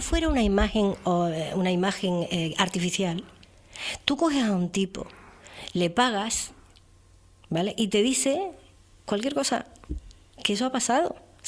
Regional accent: Icod de los Vinos, Canary Islands, Spain; Recuérdanos cuál es tu pueblo. Hico de los Vinos, precioso pueblo, muy bonito. Siempre quería salir de allí

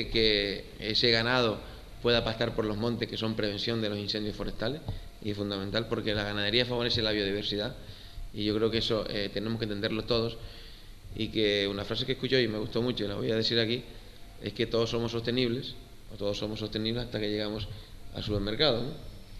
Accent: Canary Islands, Spain; nuestra idiosincrasia como canaria, canario y canario, que somos

